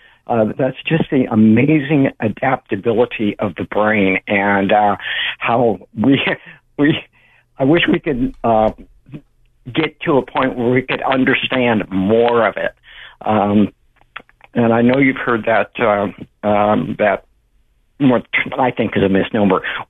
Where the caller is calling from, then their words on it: Santa Cruz, California, United States; from Santa Cruz.